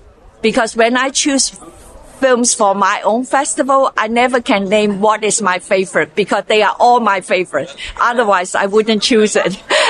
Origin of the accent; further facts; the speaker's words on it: Chicago, Illinois, United States; I am from Chicago.